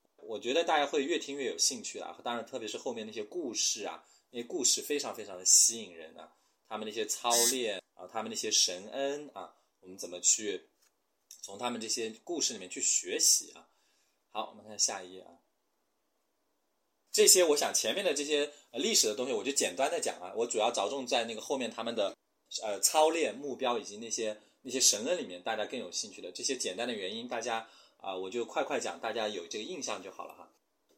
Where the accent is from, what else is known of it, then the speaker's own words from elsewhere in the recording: China; 我们中国人比较熟悉的，中国教育比较熟悉的